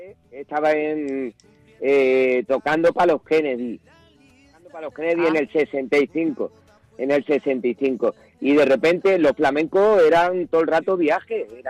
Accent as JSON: {"language": "Spanish", "town": "Granada", "region": "Andalusia", "country": "Spain", "said": "somos de Granada y son muchas generaciones haciendo lo mismo."}